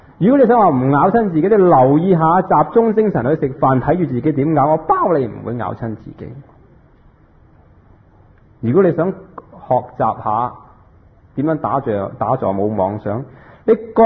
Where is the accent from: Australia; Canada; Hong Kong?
Hong Kong; 我哋香港人好多人唔识呼吸